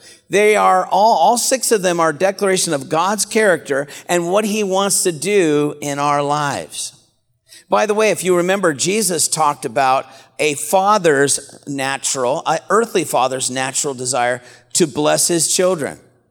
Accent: Houston, Texas, United States; Of course, I'm from Houston, Texas, and my wife and I couldn't get a direct flight

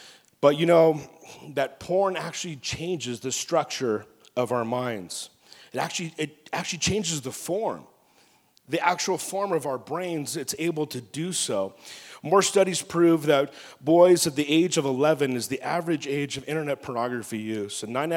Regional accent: Los Angeles, California, United States; I was building a fort, you know, on some railroad tracks, and I grew up in South LA area.

